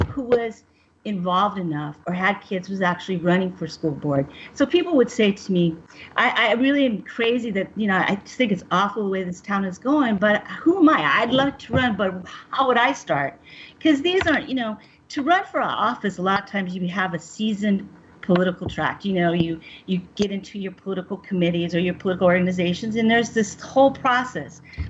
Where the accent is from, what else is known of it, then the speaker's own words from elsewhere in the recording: Mexican border, United States; also born or lived in New York / Washington, D.C.; ever since I was in New York there for 20 years and ended up going back to my hometown on the Mexican border of about 16,000 people.